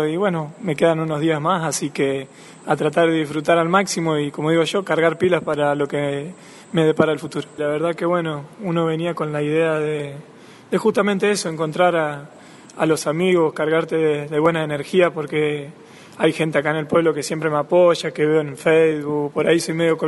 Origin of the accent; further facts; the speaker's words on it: Villa Minetti, Santa Fe, Argentina; soy de Villa Minetti